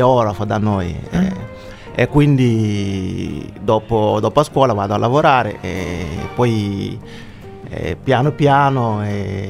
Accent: Dakar, Senegal; sono un ragazzo senegalese che vengo dal Senegal

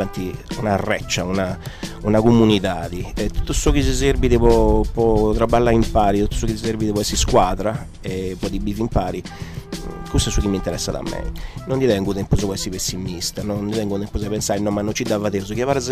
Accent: Sardinia, Italy; Non so se sono sardo, sono italiano e sono cittadino del suo mondo.

